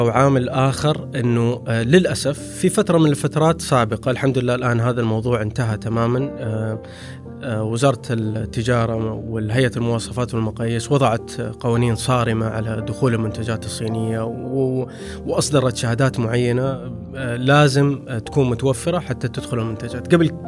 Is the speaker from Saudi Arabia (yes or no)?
yes; Saudi Arabia; فقال لي أنت من فين؟ فقلت له أنا من السعودية